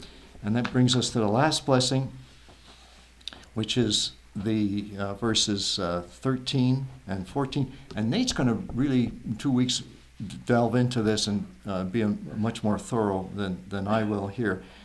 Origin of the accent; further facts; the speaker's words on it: Canada; also born or lived in England; I was born in England, but my parents immigrated when I was a young boy to Canada. So I became a Canadian citizen, English citizen, then a Canadian citizen, grew up in Canada.